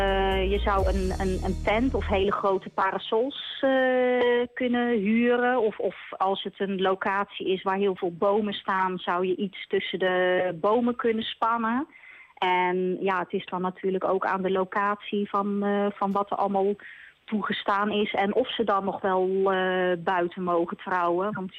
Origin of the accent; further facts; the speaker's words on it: Breda, North Brabant, Netherlands; Hoi, ik kom uit Breda.